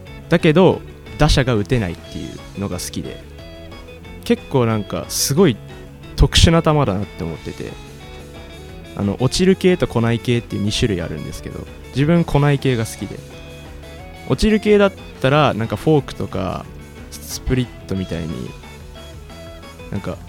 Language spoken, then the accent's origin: Japanese; Niigata, Japan; 次に好きな選手が自分新潟出身なんですけど